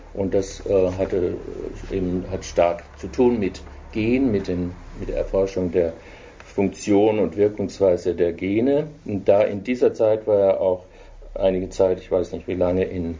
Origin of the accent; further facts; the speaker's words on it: Baden-Württemberg, Germany; also ich komme aus dem Schwarzwald und bin verrückterweise damals schon auf den